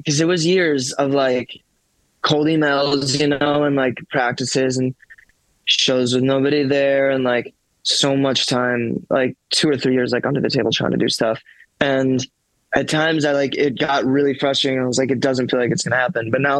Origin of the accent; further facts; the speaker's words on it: Evanston, Illinois, United States; I will say with Evanston, I wish they opened an actual cool rock venue.